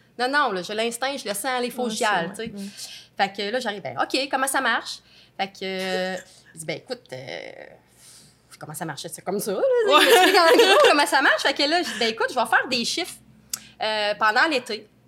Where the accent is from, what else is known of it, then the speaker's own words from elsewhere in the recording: Trois-Rivières, Quebec, Canada; j'ai 43 ans, je viens de Trois-Rivières.